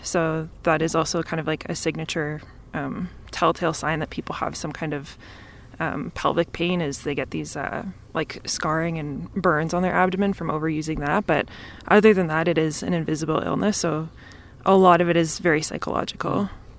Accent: Toronto, Ontario, Canada; and I'm from Toronto, Canada.

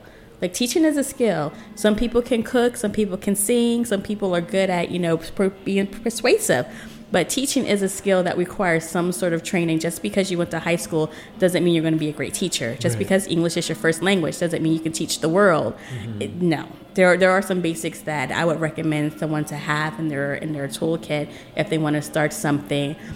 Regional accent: New Jersey, United States; I grew up in South Jersey, so I'm like, oh, this is like my old neighborhood.

